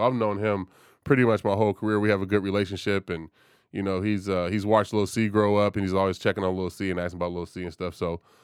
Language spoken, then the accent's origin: English; California, United States; "Bro, I'm from California."